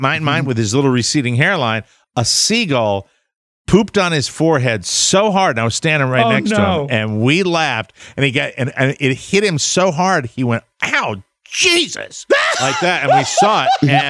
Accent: Glastonbury, Connecticut, United States; He lived in Glastonbury, my hometown, for 40 years.

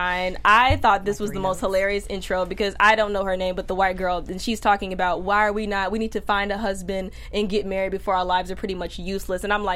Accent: Midwest, United States; you're from the South, I'm from the Midwest.

